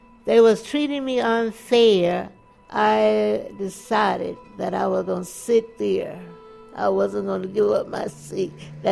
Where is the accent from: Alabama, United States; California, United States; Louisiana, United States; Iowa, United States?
Alabama, United States; Montgomery; I'm from Montgomery, Alabama.